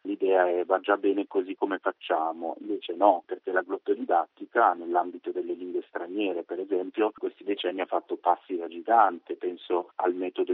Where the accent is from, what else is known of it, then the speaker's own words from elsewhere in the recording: Milan, Lombardy, Italy; also born or lived in Calabria; io sono originario della Calabria in realtà, però vivo sin da bambino a Milano, come si sente anche dal mio accento probabilmente.